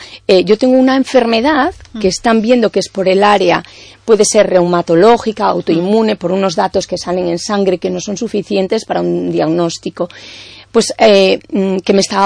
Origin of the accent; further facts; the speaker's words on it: Galicia, Spain; also born or lived in Madrid; Pero mi familia es gallega y somos gallegos y mis raíces son de aquí y mi tierra es Galicia y la amo con todo mi corazón.